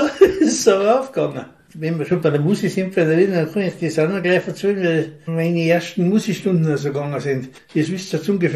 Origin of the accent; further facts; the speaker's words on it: St. Jakob in Haus, Tyrol, Austria; also born or lived in St. Johann; Ich bin am 14. August 1953 geboren in St. Johann. Ja, ich bin der älteste von 8 Kindern und bin aufgewachsen am Hofenberghof St. Jakob